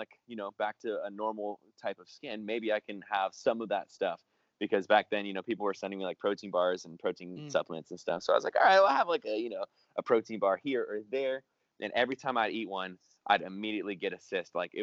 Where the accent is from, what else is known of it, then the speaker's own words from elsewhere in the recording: San Diego, California, United States; accent: Californian; I'm like from San Diego right now. I'm in Venice. And as you can tell from my accent, I'm definitely a dude.